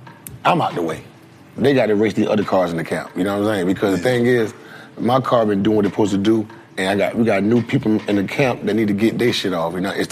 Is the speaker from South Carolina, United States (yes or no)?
yes; Hemingway, South Carolina, United States; I'm from Hemingway, man.